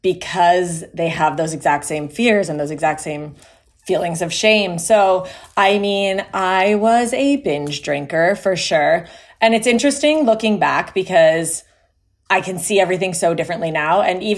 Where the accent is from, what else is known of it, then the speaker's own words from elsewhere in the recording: Ontario, Canada; I am from Ontario, Canada, a small town.